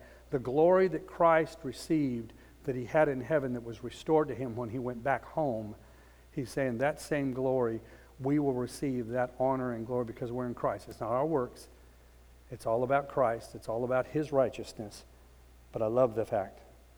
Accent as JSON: {"language": "English", "town": "Houston", "region": "Texas", "country": "United States", "said": "He goes, yeah, I'm from Texas. I'm like, oh, that's wonderful. That's wonderful. We're the only two Texans in Africa at the time, I thought, you know. But immediately, and I told him, I'm from the Houston area, that kind of thing."}